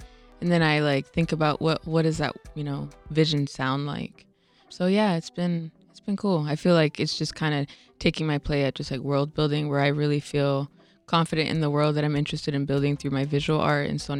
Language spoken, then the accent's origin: English; Bryan, Texas, United States; I'm from Bryan, Texas.